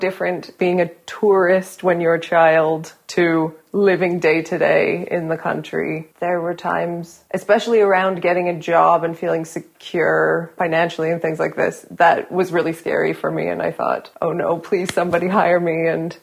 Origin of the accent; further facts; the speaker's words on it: Calgary, Alberta, Canada; now in Switzerland; I grew up in Canada, in Calgary. My mom is Swiss, and we came back to visit my grandparents in Switzerland every year.